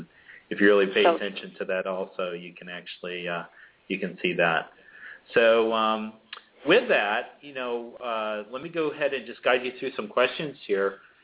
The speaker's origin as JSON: {"language": "English", "town": "Springfield", "region": "Massachusetts", "country": "United States", "tie": "born or raised there", "said": "Lisa is from my hometown area of Springfield, Massachusetts, as I call it."}